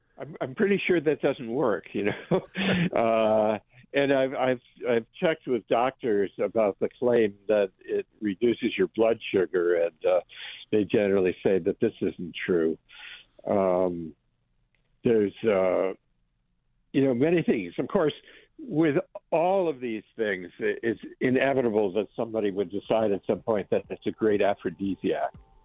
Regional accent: New England, United States; I come from New England, and I know, you know, in New England there are all sorts of strange laws on the books that nobody ever enforces.

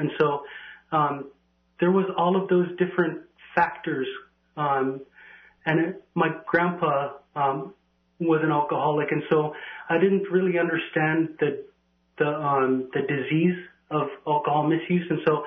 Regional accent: Neposkiak, United States; But growing up in this community, in this area, I grew up in Neposkiak, and my first exposure to alcohol was alcohol misuse.

